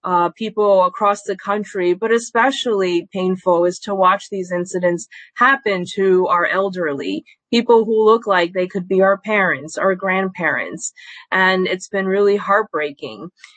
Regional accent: Queens, New York, United States; born there; telling us constantly to go back to wherever we came from, even though I was born right here in Queens.

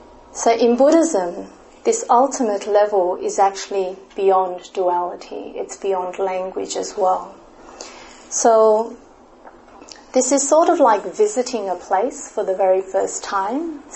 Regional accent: Australia; given that I'm from Australia

